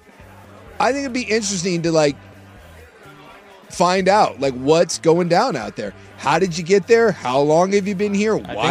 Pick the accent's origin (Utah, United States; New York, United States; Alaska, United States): Alaska, United States; but like growing up in Alaska, every now and then, like you'd be camping